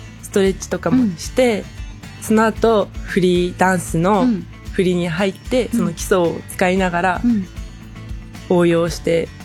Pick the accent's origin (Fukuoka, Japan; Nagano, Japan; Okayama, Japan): Fukuoka, Japan; Asakura; 福岡県朝倉市出身の17歳、うん、高校3年生です